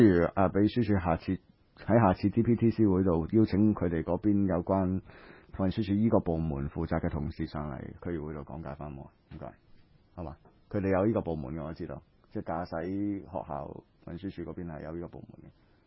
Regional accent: Wan Chai, Hong Kong Island, Hong Kong; 我在灣仔出世到現在，

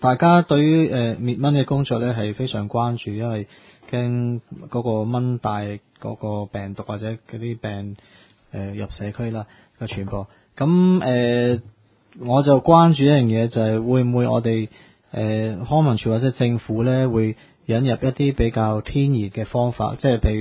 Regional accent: China; 即係我哋中國人咩啊，相生相克啊

